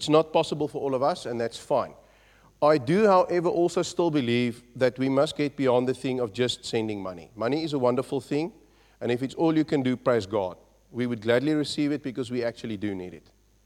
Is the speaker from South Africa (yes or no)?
yes; South Africa; I'm from South Africa, essentially. I've been to the UK once before